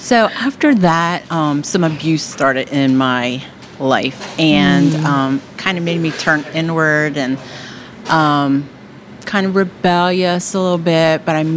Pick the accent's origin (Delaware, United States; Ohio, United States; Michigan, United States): Delaware, United States; Milton; also born or lived in Lewes / Georgetown; We live in Milton. I grew up in Milton. We moved away as far as Lewis and Georgetown and then back to Milton.